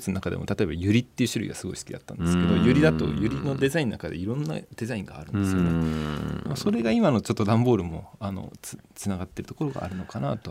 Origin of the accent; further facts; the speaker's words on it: Kanagawa, Japan; born there; 湘南の生まれだったんですけど